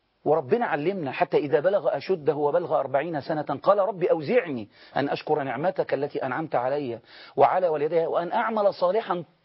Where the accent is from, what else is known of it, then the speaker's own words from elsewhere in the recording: Egypt; احنا مصريين عايشين معاكم